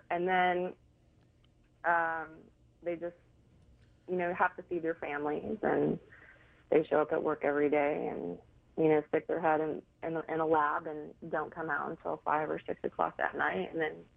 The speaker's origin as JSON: {"language": "English", "town": "Houston", "region": "Texas", "country": "United States", "tie": "born or raised there", "also_born_or_lived": "Hawaii", "lives_now": "Fort Worth, United States", "said": "I'm a Texas girl. I was born and raised in Houston. I spent many years of my life in Hawaii."}